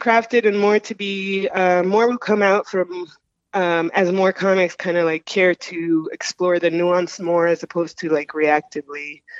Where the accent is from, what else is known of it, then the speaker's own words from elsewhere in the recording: United States; born there; also born or lived in South America; so I was born in the United States, but then I lived elsewhere.